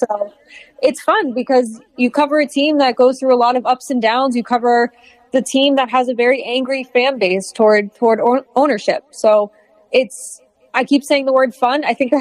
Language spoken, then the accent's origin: English; Massachusetts, United States; I grew up in Massachusetts. I grew up a Red Sox fan.